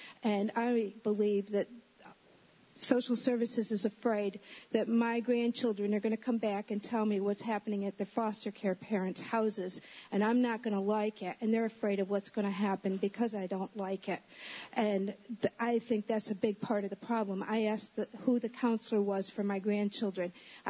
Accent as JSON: {"language": "English", "town": "Groton", "country": "United States", "said": "I'm from Groton, and I haven't seen my grandkids in, it seems like, forever."}